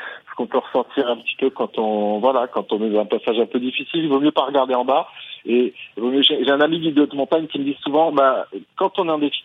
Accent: Grand Est, France; puisque j'ai grandi en Alsace

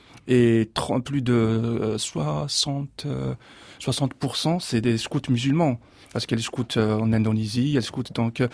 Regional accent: Algeria; now in France; je suis né en Algérie, j'ai vécu une partie de ma vie en Algérie

